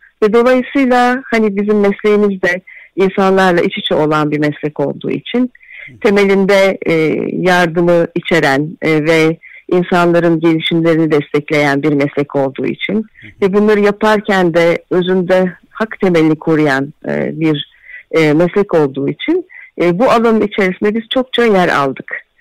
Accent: Afyonkarahisar, Turkey; benim yaşadığım yöre, ben Afyonluyum.

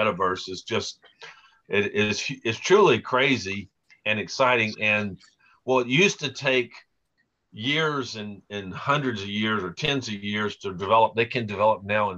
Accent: North Carolina, United States; also born or lived in Florida; I was born in Florida. I grew up in North Carolina. I went to Western Carolina University for undergraduate

